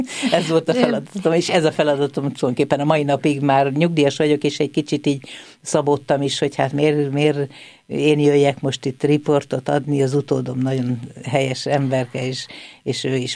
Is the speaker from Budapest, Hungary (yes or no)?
yes; Budapest, Hungary; now in Vác, Hungary; Én pesti vagyok, de már több időt töltöttem Vácon, mint Pesten.